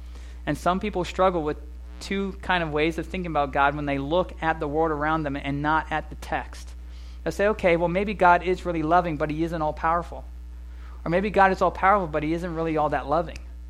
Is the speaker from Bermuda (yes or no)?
yes; Bermuda; Whether you're from America, I'm from Bermuda.